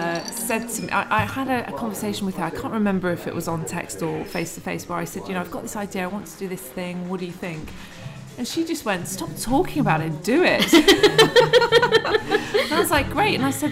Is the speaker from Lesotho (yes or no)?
yes; Lesotho; I grew up in Lesotho, which is a tiny country in southern Africa. And my parents were artists. They had a pottery there.